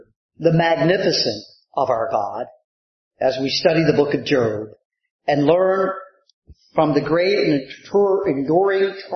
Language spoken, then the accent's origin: English; Riverside, New Jersey, United States; Back one church I candidated at was in my hometown where I was born. The Church of the Open Bible in Riverside, New Jersey. That's where I was born, right down the street.